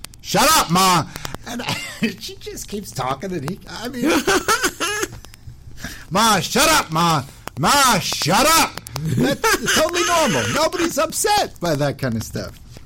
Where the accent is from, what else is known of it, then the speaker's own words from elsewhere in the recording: Philadelphia, Pennsylvania, United States; Like, I grew up in Philadelphia, a bunch of Italian people.